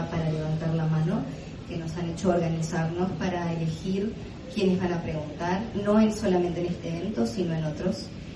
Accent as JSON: {"language": "Spanish", "country": "Chile", "said": "Vengo de Chile"}